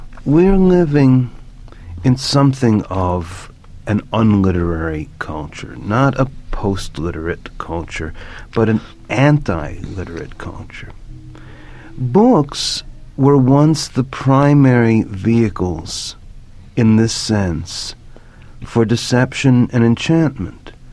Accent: New York, United States; Well, as a New Yorker living in Southern California

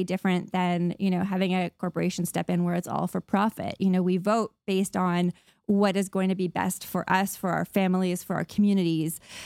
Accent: Canada; I'm speaking as a Canadian

